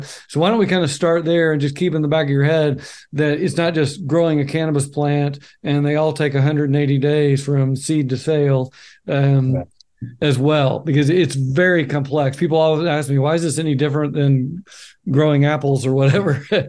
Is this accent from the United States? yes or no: yes; Oklahoma, United States; I can never say because I'm from Oklahoma.